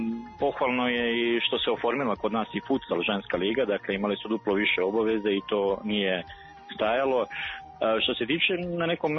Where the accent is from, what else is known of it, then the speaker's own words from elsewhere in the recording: Serbia; kod nas u Srbiji